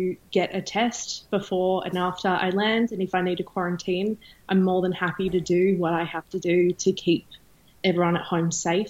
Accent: Australia; I also would hope that the government would still understand that I'm an Australian citizen

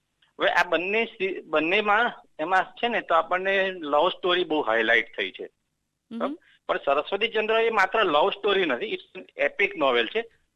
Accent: Nadiad, Gujarat, India; હું નડિયાદનો છું, નડિયાદના નાગર ફેમિલીમાં છું

